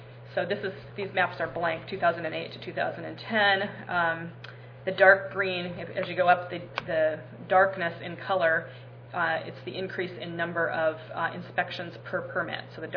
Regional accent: Seattle, Washington, United States; I'm from Seattle. I hope when you come to Seattle, you eat in our restaurants.

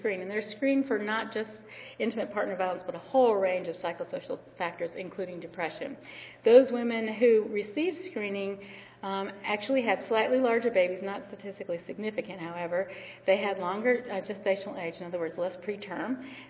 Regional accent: Alabama, United States; I grew up in Alabama, however, I can speak rapidly.

